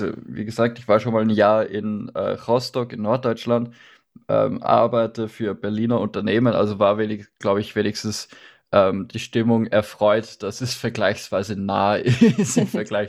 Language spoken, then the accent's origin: German; Lower Austria, Austria; Ich komme aus dem sonnigen, aktuell verschneiten Österreich, Niederösterreich, um genau zu sein. Den Ort kennt selbst in Österreich keiner. Das ist das schöne Diepholz mit knapp 100 Einwohnern. Also ich komme eher aus der dörflichen Gegend.